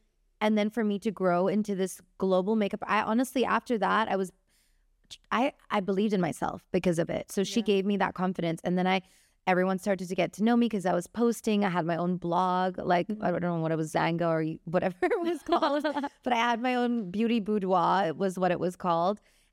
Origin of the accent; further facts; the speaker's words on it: Hong Kong; growing up in Hong Kong and Indian culture